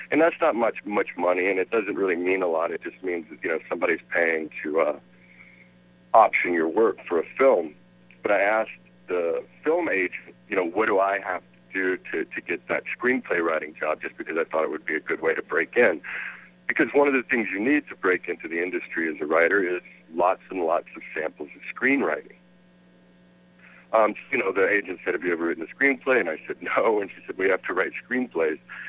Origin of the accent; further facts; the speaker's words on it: Louisiana, United States; You know, I grew up in South Louisiana, always went to public schools and stuff like that for my college education.